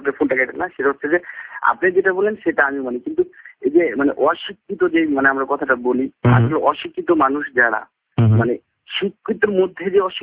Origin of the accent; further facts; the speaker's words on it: Rajbari, Dhaka Division, Bangladesh; আমার home district হচ্ছে আমাদের জন্য হচ্ছে ঢাকা, আমার বাড়ি হচ্ছে রাজবাড়ি